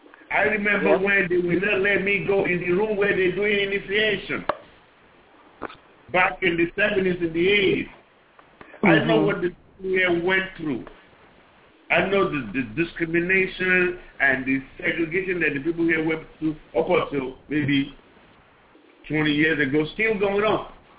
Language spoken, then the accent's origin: English; Nigeria; now in United States; I've spent more of my years in life in the United States than I've spent in Nigeria. Just even to talk of my hometown.